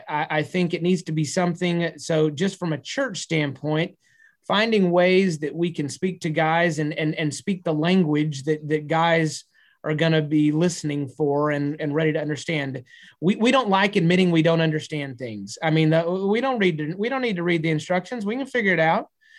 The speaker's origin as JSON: {"language": "English", "region": "Texas", "country": "United States", "said": "Now I'm a Texan. I mean, you know, Friday Night Lights, football, basketball, baseball, all that."}